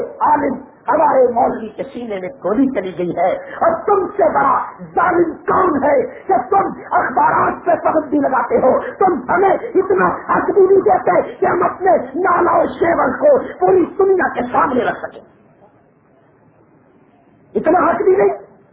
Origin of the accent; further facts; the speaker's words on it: Samundri, Punjab, Pakistan; فیصل آباد میرا ضلع ہے، وہاں کل صبح 4 بجے ڈی سی صاحب کا پیغام ہمارے سمندری میں ملا کہ آپ اپنے ضلع میں داخل نہیں ہو سکتے۔